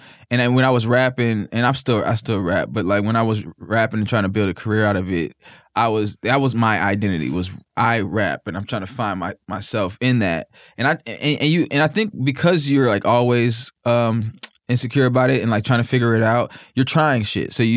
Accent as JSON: {"language": "English", "region": "Mississippi", "country": "United States", "said": "I have a big family that we're all from Mississippi."}